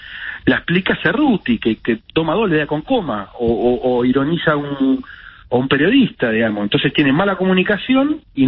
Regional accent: Buenos Aires, Argentina; No, yo soy porteño como vos.

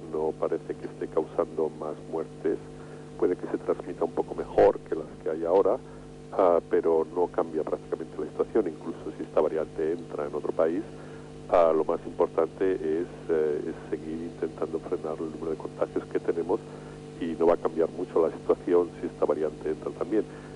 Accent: Castile, Spain; No, yo no soy catalán, yo soy castellano.

